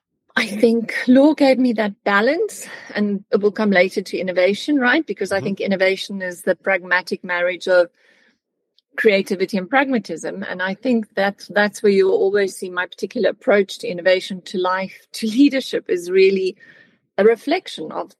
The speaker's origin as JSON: {"language": "English", "country": "South Africa", "first_language": "Afrikaans", "second_language": "English", "said": "My mother tongue is Afrikaans, and actually for me, German is not that difficult compared to, well, the pronunciation's fairly easy, the sentence structure, the word formulation."}